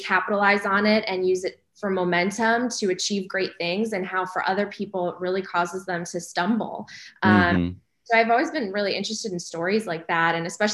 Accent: Chicago, Illinois, United States; now in Los Angeles, United States; Yeah, so we went to Chicago. I grew up outside of Chicago in a suburb, and, you know, parents really ingrained the importance of education for me.

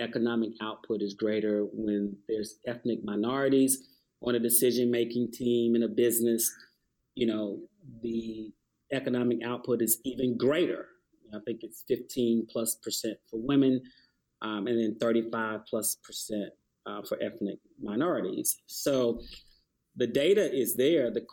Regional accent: Atlanta, Georgia, United States; You know, being born and raised in Atlanta and looking at how, you know, our civil rights movement translated to an economic rights movement

